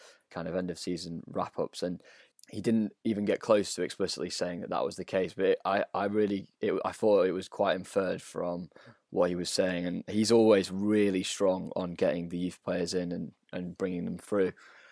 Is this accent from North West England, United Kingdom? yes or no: yes; Manchester, North West England, United Kingdom; And obviously we're from Manchester and the weather's crap.